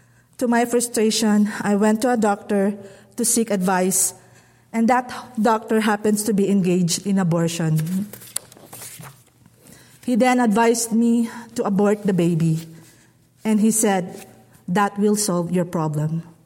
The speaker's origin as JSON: {"language": "English", "town": "Quezon City", "region": "Metro Manila", "country": "Philippines", "tie": "born there", "said": "I was born in Quezon City, Philippines."}